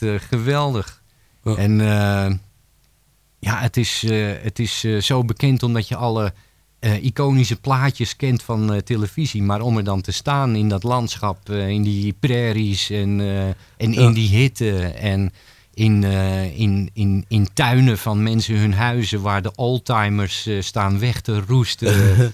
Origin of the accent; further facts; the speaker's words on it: North Holland, Netherlands; accent: Amsterdam; Dan komt mijn Amsterdamse accent veel te veel naar boven, denk ik.